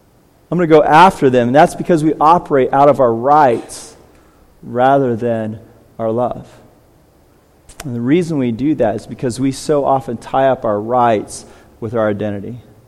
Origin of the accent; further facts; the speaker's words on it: United States; I mean, I'm an American after all. I have rights.